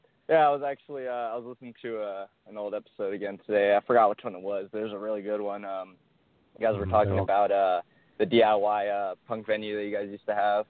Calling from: San Jose, California, United States; from San Jose. I called in.

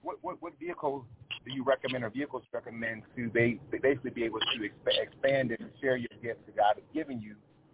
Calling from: Buffalo, New York, United States; I'm from Buffalo, New York.

